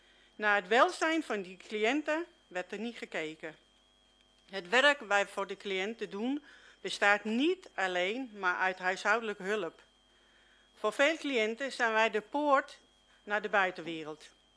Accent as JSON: {"language": "Dutch", "town": "Julianendorp", "region": "North Holland", "country": "Netherlands", "said": "uit Julianendorp en ik heb mijn verhaal even opgeschreven"}